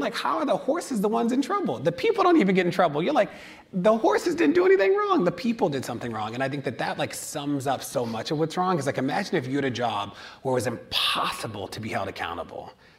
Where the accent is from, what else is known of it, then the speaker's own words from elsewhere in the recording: Baltimore, Maryland, United States; I'm from Baltimore, live in Baltimore, don't dislike the chief